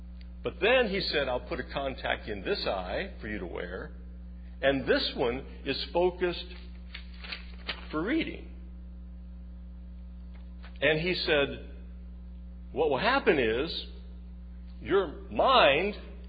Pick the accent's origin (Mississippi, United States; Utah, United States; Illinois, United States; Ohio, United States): Ohio, United States; Cincinnati; When I was in high school, I grew up in Cincinnati, Ohio.